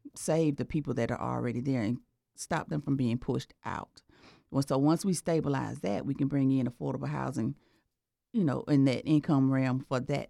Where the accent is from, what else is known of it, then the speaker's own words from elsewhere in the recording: Athens, Georgia, United States; I'm originally from Athens, born and raised here in Athens, Georgia, and I moved over to District 3 approximately 22 years ago.